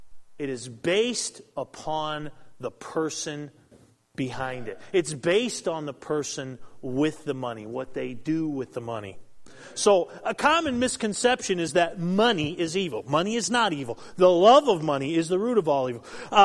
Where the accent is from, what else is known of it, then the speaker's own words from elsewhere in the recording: East Coast, United States; Carrie and I grew up on the East Coast, love the ocean.